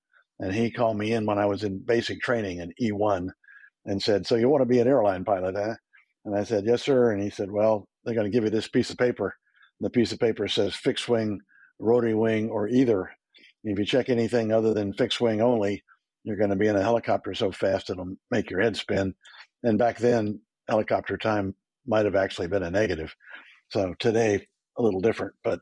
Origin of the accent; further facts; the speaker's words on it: Fort Bragg, United States; So I waited at Fort Bragg, my hometown.